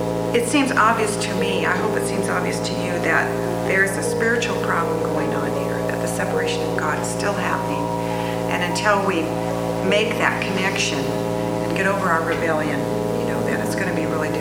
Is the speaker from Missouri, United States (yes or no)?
no; California, United States; And I'm from California, so, you know, everything happens in some of these key places like the Bay Area.